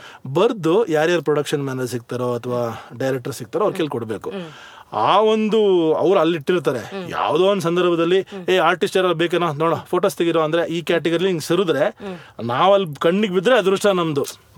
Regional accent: Bengaluru, Karnataka, India; ಬೆಂಗಳೂರಿಗೆ ಶಿಫ್ಟ್ ಆದಾಗ ಒಂದು ಬಹಳ ಚಿಕ್ಕ ಓಣಿಲಿ ನಮ್ಮ ಬದುಕು ಶುರುವಾಗಿದ್ದು. ನಾನು ಅಲ್ಲೇ ಹುಟ್ಟಿದ್ದು, ಬಸವನಗುಡಿ ಶೇಖರ್ ಆಸ್ಪತ್ರೆ.

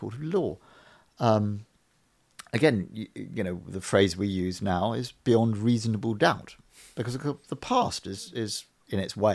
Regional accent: Texas, United States; also born or lived in Connecticut; a Texan, but my mother just happened to give birth to me in Connecticut, but really spiritually I'm from Texas.

